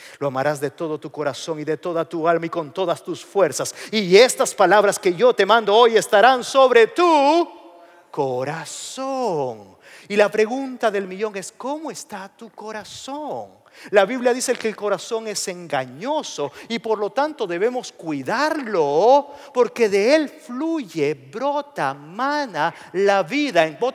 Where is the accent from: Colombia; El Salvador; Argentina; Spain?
El Salvador; Estando en mi país, El Salvador, fuimos a la casa de una tía.